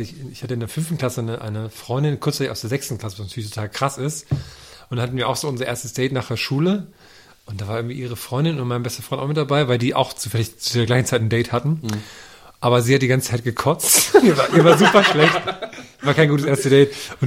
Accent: Thuringia, Germany; Ich komme so aus Thüringen, aus dem Wald

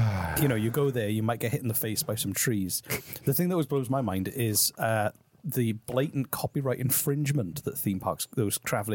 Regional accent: Wales, United Kingdom; I'm the one from Wales who likes politics, and Jesse is the Canadian who doesn't.

